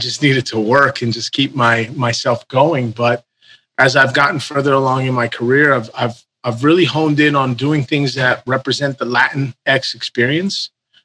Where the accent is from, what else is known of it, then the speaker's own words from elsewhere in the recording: New Jersey, United States; I grew up in New Jersey, obsessed with Broadway and all things theater.